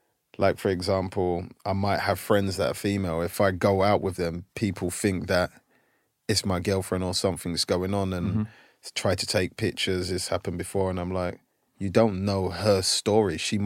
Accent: England, United Kingdom; Whereas growing up in England, when I was playing, like, sometimes people would hang out

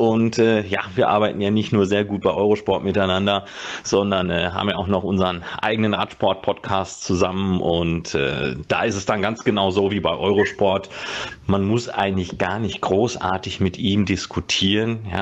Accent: North Rhine-Westphalia, Germany; Also als Westfale muss ich sagen

